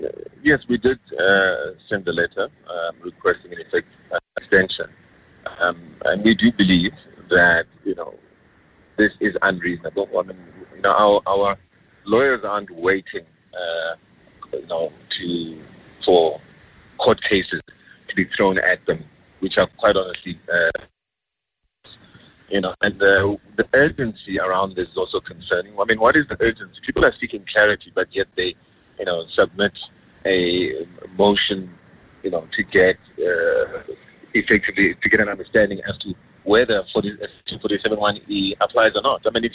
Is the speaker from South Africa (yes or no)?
yes; South Africa; we're South African citizens here. So don't just label us as politicians. We're South African citizens who are activists.